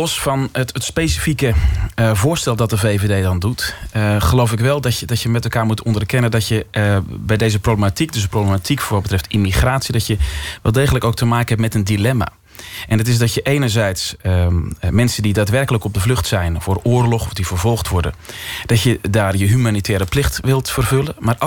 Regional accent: Amsterdam, North Holland, Netherlands; Ik kom zelf uit Amsterdam.

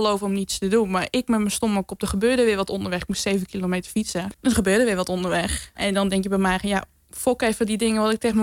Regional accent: eastern Netherlands, Netherlands; En ik werd eigenlijk vrij snel gepest vanwege mijn accent. Er werd aan mij gevraagd, kom je uit een ander land of zo? En toen zei ik van, nee, gewoon uit Nederland. Ik zei, uit het oosten, hè?

